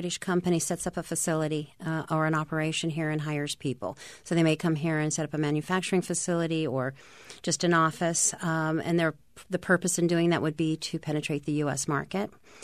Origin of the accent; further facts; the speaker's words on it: California, United States; also born or lived in Houston; I come from Southern California. I spent 10 years living in Houston